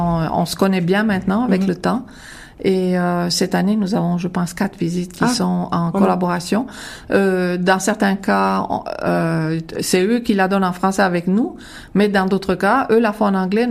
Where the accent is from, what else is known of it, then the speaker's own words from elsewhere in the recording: Switzerland; moi je viens de Suisse